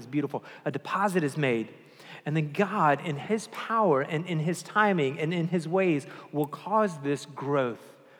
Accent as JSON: {"language": "English", "region": "the South", "country": "United States", "said": "I'm from the South. I grew up in church."}